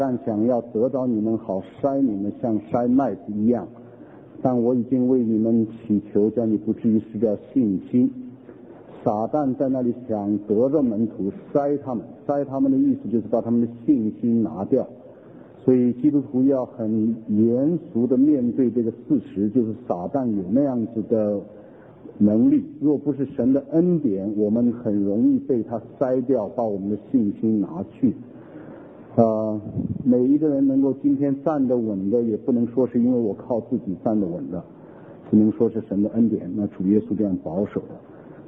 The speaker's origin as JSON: {"language": "Chinese", "country": "Taiwan", "said": "所以我是台湾来的要回答这个问题。"}